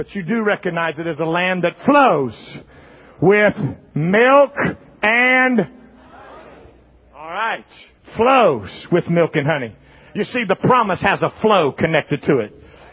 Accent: Louisiana, United States; See, I'm from Louisiana. We know how to cook there.

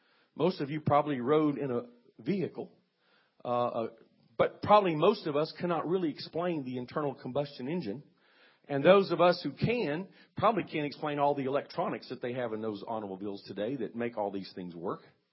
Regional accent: South Korea; I was raised in Korea. My parents were missionaries there.

